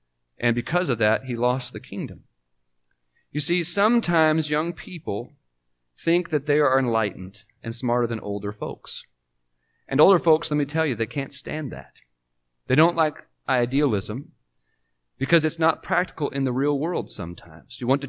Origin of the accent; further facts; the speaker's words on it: California, United States; growing up in California and being in a small congregation where there were 43 people on Sunday morning